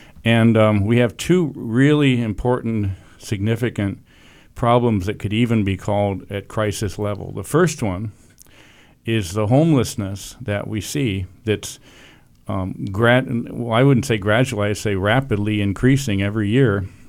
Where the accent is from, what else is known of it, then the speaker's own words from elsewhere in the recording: Cleveland, Ohio, United States; born there; I'm the fourth generation of our family that's lived and worked here, even though I was born in Cleveland, Ohio, but because my dad left to get married and go to Yale and so forth.